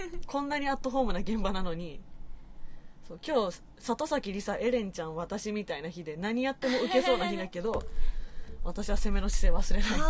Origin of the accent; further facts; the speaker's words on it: Mie, Japan; 特に地元三重なので